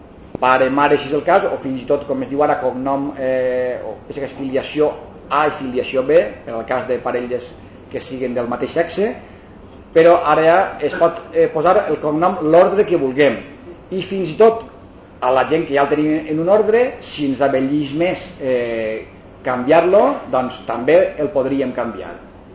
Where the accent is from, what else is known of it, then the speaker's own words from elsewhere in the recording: Alcoy, Valencian Community, Spain; Si així jo soc d'Alcoi, puc demanar que em posen Alcoi amb la I llatina